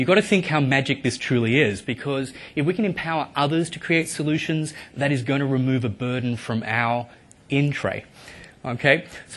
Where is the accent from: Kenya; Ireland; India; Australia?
Australia; now in United States; I'm actually not American, I'm Australian.